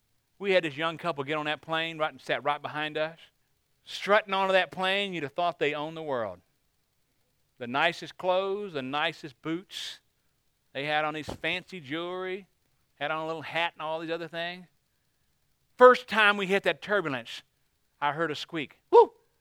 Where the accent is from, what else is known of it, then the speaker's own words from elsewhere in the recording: United States; I said, I'm an American, I have a lot of influence.